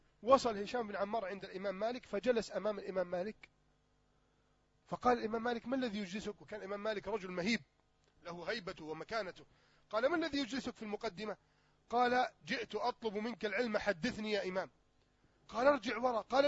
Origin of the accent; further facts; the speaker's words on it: Egypt; اليوم حياة الشباب عندنا في مصر